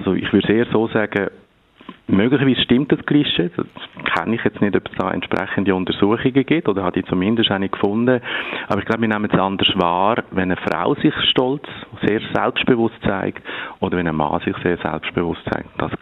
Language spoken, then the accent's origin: German; Switzerland; wo wir als Schweizer immer das Gefühl haben, die grossen Brüder